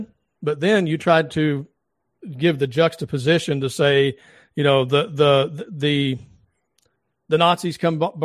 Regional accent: the South, United States; I'm from the South.

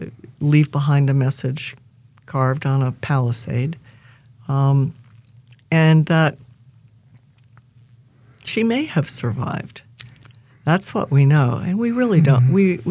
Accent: Midwest, United States; now in Chatham County, United States; And I'm originally from the Midwest, where we have potluck suppers and church dinners and neighbors in small towns.

